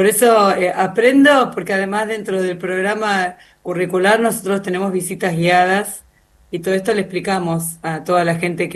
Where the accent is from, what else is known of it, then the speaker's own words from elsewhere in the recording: Mar del Plata, Buenos Aires Province, Argentina; Yo soy oriunda de Mar del Plata.